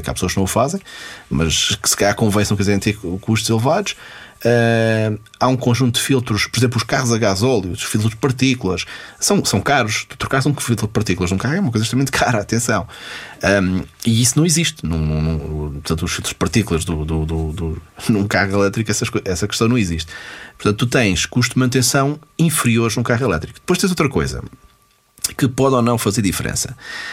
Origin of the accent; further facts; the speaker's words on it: Fornos de Algodres, Guarda, Portugal; eu sou de Fornos de Algodos, faço 200 km.